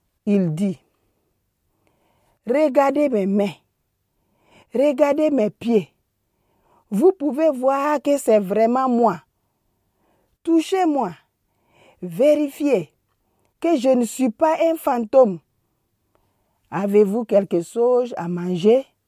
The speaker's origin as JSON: {"language": "French", "country": "Burkina Faso", "said": "Je suis du Burkina."}